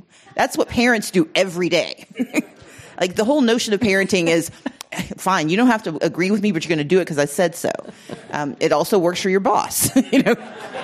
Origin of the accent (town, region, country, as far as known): Mississippi, United States; born or raised there; also born or lived in Georgia